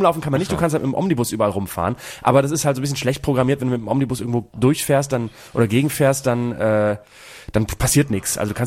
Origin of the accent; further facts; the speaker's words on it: Bremen, Germany; Und da kann man jetzt wirklich durch meine alte Heimat fahren.